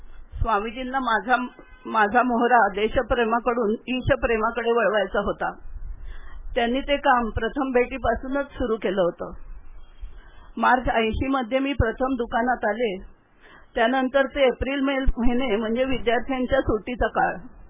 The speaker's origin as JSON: {"language": "Marathi", "town": "Dhom", "region": "Maharashtra", "country": "India", "said": "दक्षिण काशी वाईजवळील धोमचे, धोम्य ऋषींनी वसवलं म्हणून ते धोम असं म्हणतात। … पण त्यांना पेशवाईत देशमुखी मिळाली म्हणून"}